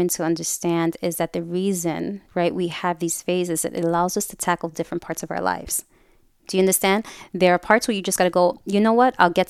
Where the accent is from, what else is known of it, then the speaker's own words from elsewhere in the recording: New York City, New York, United States; I was raised in New York City, and you know, I hated living in my body.